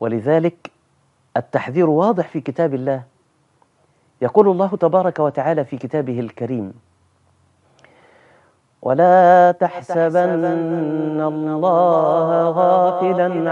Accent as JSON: {"language": "Arabic", "country": "Egypt", "said": "باللغة العامية عندنا في مصر"}